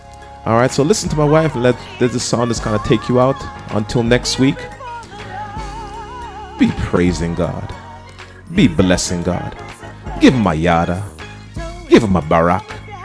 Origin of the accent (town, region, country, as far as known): Jamaica; born or raised there; also born or lived in New Jersey, United States